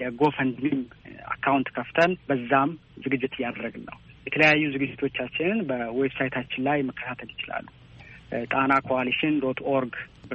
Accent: Bahir Dar, Amhara, Ethiopia; ተወልጄ ያደግኩት ባህር ዳር ከተማ ነው።

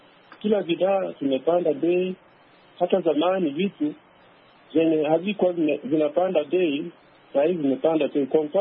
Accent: Isibania, Migori County, Kenya; niko nchini Kenya, lakini saa hii nyumbani kwetu ni Isibania.

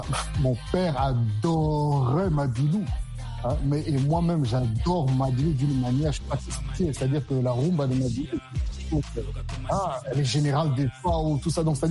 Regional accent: Central African Republic; born there; même si c'est vrai que je suis né en République centrafricaine, que je m'identifie, comme on dit en anglais, I identify as a black man with no melanin, la réalité reste la suivante. Ma peau reste blanche.

